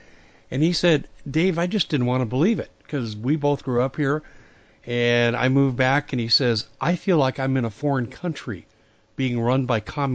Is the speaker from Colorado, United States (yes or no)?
yes; Colorado, United States; Well, you're talking about my home state there, and you're absolutely right.